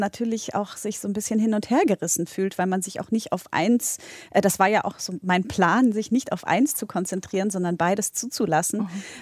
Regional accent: Poland; Also ich war schon ein bisschen wie so eine Ethnologin unterwegs in meinem, in meinem Heimatland.

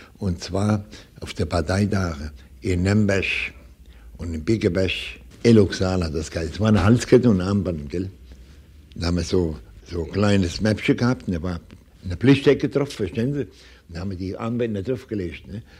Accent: Seligenstadt, Hesse, Germany; moved away; Im Jahr 27, ich habe Seligenstadt, meine Heimat verlassen.

